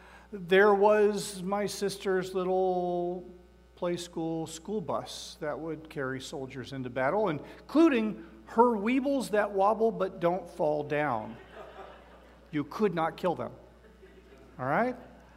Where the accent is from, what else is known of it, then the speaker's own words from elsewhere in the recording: Ohio, United States; I grew up in Northeast Ohio, and so at a Cleveland TV station, every Saturday afternoon was Superhost Mad Theater.